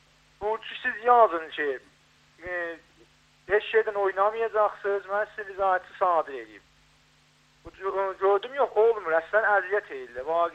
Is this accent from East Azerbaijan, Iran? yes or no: yes; Tabriz, East Azerbaijan, Iran; vaqiyyət bizdə Təbrizdə böyümüşük